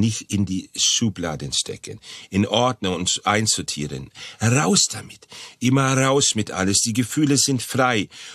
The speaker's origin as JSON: {"language": "German", "country": "Greece", "second_language": "German", "said": "Also in meine Heimat, in Griechenland."}